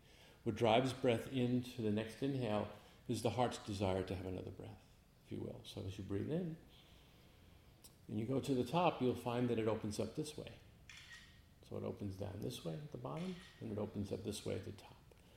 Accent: Manhattan, New York, United States; moved away as an adult; also born or lived in Arizona; now in Vashon, United States; I moved from Arizona, lived there for 42 years in the desert. I thought I would see how Moses did in the desert for 40 years. I beat him by 2 years. Then it was unbearable anymore. But I'm originally from Manhattan, from New York City.

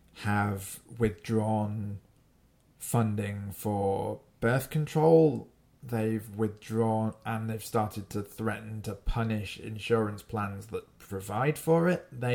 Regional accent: United Kingdom; I also have to say, as a British person, I can't imagine a scenario where the Speaker of the House

